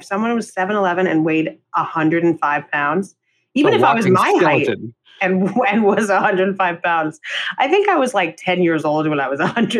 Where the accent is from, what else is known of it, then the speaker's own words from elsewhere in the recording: New York, United States; we grew up in Midtown in Hell's Kitchen in New York. So we were blocks away from Broadway.